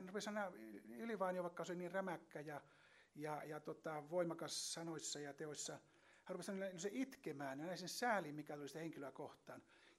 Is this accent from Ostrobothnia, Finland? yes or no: yes; Ostrobothnia, Finland; moved away as an adult; now in Korso, Finland; Muistan, kun tulin tuonne Korsoon aikanaan Pohjanmaalta silloin, aloitin nuorena työntekijänä